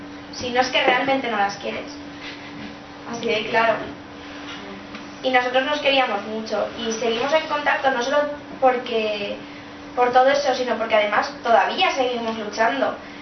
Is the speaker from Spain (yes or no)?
yes; La Punta, Valencian Community, Spain; Yo no me siento valenciana, yo me siento de la punta. Y hace 4 años que tiraron mi casa, pero yo seré de allí siempre.